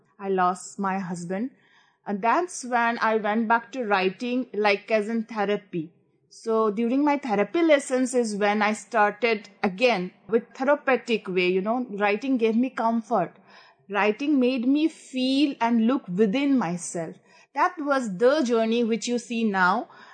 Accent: Assam, India; I was born in Assam and I was born into this family. I was the first child of the entire generation.

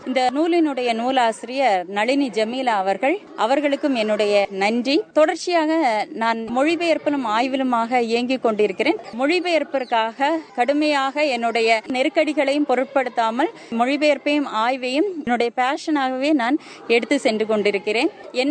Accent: Kulasekharam, Tamil Nadu, India; என்னுடைய சொந்த ஊர் கன்னியாகுமரி மாவட்டத்தில் இருக்கக்கூடிய குலசேகரம்.

